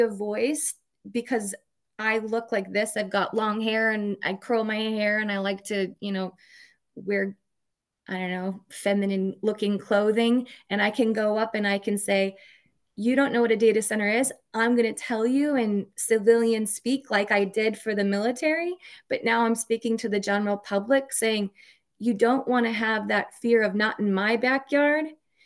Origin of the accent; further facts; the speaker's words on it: Minnesota, United States; So I am a mom from Minnesota. That's my identity, and I'm passionate about families